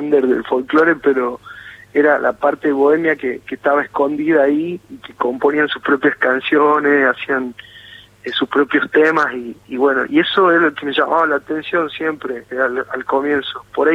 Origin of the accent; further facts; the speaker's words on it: Jujuy, Argentina; Extraño mucho Jujuy, sobre todo mi pueblo.